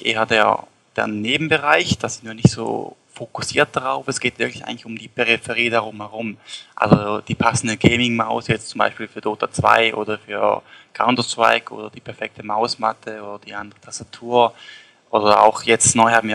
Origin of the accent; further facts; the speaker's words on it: Switzerland; Ich komme aus der Schweiz. Ich bin 20 Jahre alt